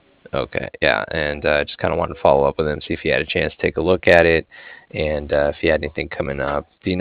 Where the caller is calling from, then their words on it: Cardiff, Wales, United Kingdom; And I'm calling from Cardiff.